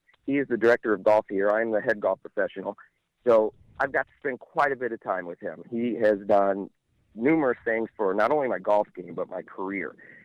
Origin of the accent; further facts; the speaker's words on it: United States; I'm local. I'm from New Mali, just outside of St. Louis, so I always knew what the big club was.